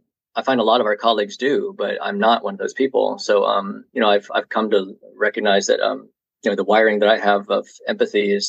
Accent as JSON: {"language": "English", "town": "Indianapolis", "region": "Indiana", "country": "United States", "said": "You know, so you're in Illinois, I'm originally from Indianapolis."}